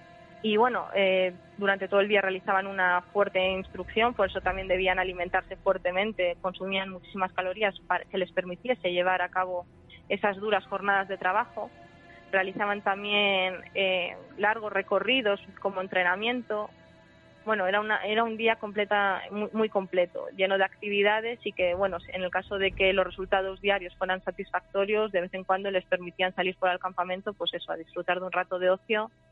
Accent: León, Castile and León, Spain; Bueno, pues yo soy de León, me quedaría con mi legio romana

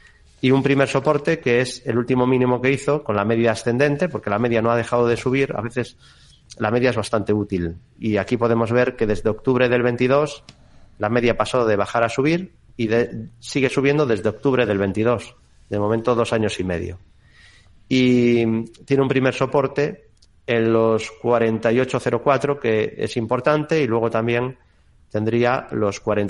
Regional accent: A Coruña, Galicia, Spain; porque soy de Coruña

